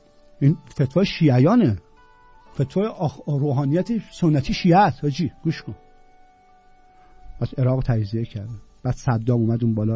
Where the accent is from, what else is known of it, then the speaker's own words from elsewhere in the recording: Tehran, Tehran Province, Iran; به جرم اینکه من ایرانی تهرانیم